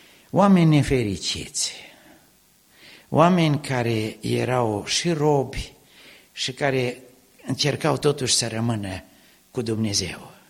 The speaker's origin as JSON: {"language": "Romanian", "town": "Aiud", "region": "Alba County", "country": "Romania", "said": "Eu sunt de la Aiud"}